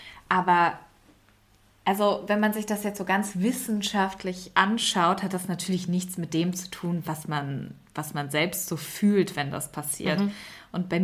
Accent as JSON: {"language": "German", "country": "Iran", "lives_now": "Germany", "said": "aus meinem Leben als Iranerin in Deutschland"}